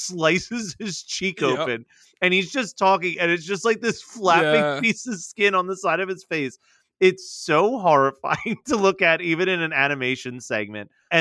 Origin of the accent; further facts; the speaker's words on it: South Africa; It was never screened in my home country of South Africa